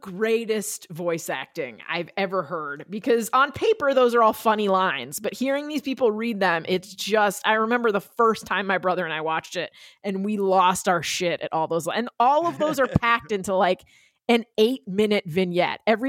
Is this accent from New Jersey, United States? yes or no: yes; New Jersey, United States; And growing up in New Jersey, whenever there was a snowstorm or a rainstorm, my friends and I would say, lousy smarch weather.